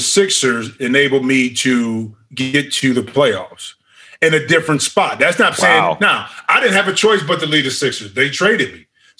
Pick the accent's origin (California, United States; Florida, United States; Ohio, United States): Ohio, United States; No. You see this shirt? I'm from Ohio, but I would choose not to live in Cleveland.